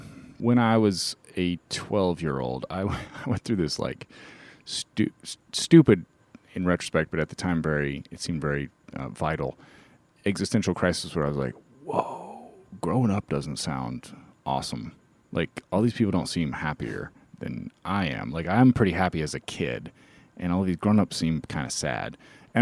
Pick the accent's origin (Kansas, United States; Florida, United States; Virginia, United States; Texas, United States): Kansas, United States; I grew up in Kansas, same kind of thing.